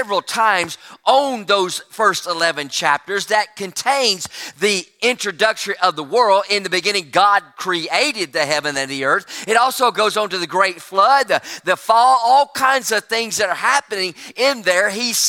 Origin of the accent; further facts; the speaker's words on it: Trussville, Alabama, United States; Now, I was from Trustville, Alabama, so non-historical was kind of a strange term.